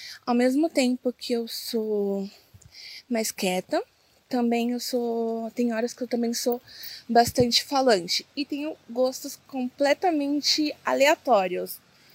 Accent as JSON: {"language": "Portuguese", "region": "São Paulo", "country": "Brazil", "said": "tenho 26 anos, sou de São Paulo."}